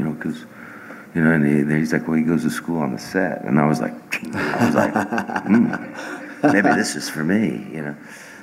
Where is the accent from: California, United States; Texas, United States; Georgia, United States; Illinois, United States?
California, United States; Hollywood; I think when I was in my school in Hollywood, because I grew up in Hollywood